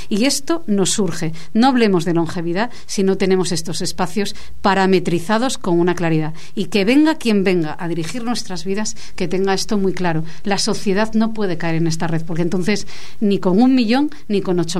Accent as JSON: {"language": "Spanish", "region": "Asturias", "country": "Spain", "said": "soy asturiana, del norte de España"}